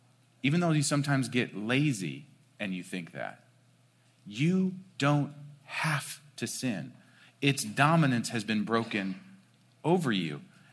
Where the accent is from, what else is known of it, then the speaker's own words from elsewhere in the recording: Cleveland, Ohio, United States; I'm from Cleveland, Ohio, originally.